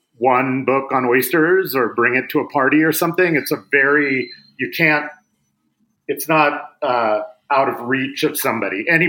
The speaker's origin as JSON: {"language": "English", "town": "Seattle", "region": "Washington", "country": "United States", "tie": "born or raised there", "said": "I grew up in Seattle where they were quite prevalent."}